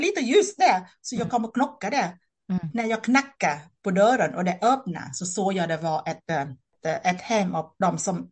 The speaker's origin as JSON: {"language": "Swedish", "country": "Vietnam", "lives_now": "Sweden", "said": "även att Vietnam är mitt hemland"}